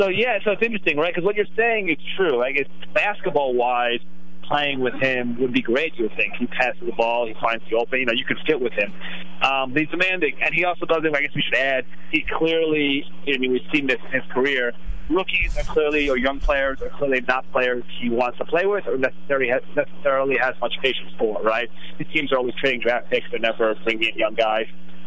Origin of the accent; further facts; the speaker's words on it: New York, United States; You know, I grew up in New York. I live in New York.